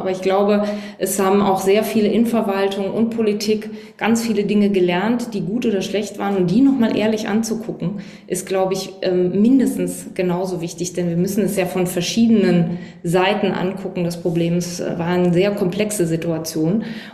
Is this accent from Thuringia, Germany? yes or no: yes; Thuringia, Germany; Ich bin aus Thüringen, Kinder- und Jugendpsychotherapeutin.